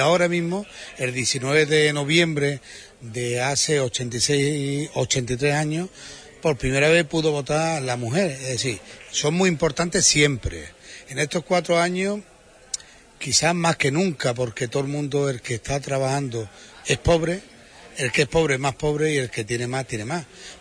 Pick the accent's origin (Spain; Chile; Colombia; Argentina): Spain; San Bartolomé de la Torre, Andalusia; vengo de un pueblo muy pequeñito que... Y cuando veo Huelva es como es una suma de muchos pueblos.